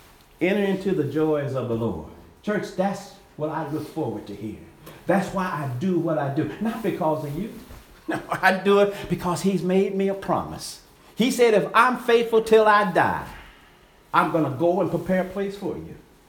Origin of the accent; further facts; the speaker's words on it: Long Beach, California, United States; I grew up in Long Beach